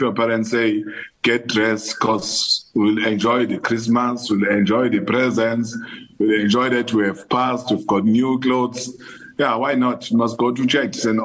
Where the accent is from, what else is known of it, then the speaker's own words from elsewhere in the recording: Maphumulo, KwaZulu-Natal, South Africa; Yes, I grew up in Mapumulo area, born of Stenga, with my mom and my dad, married.